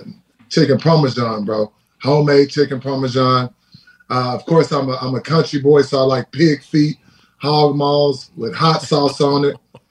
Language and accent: English; Diboll, Texas, United States; I'm from Diboll, Texas, bro. It's south of 59, close to Houston, Texas, and as well as born and raised by my grandmother, man.